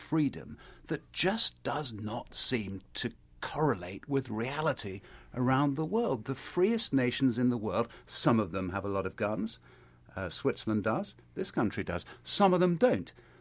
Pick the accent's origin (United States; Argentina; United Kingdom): United Kingdom; when an American looks at a gun and you look at a gun as a Brit, you're actually looking at a different thing